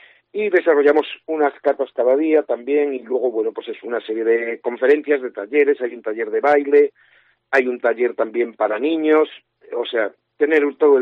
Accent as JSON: {"language": "Spanish", "region": "Castile and León", "country": "Spain", "tie": "born or raised there", "said": "Porque, bueno, soy del Bierzo, aquí nací, ¿no? Sí. Entonces, como he nacido en el Bierzo, pues me apetecía hacer algo"}